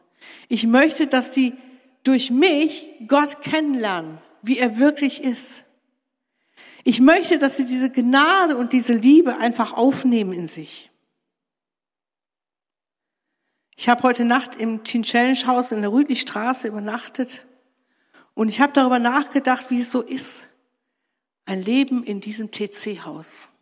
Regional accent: Hamburg, Germany; Ich bin auf der Reeperbahn geboren und habe die ersten 6 Jahre meines Lebens mit meiner Mutter zusammen in einem Zimmer verbracht.

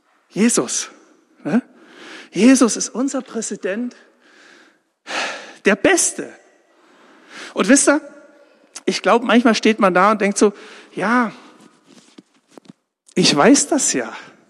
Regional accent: Saxony, Germany; Saxonia, meine Heimat, ne, Sachsenquelle.

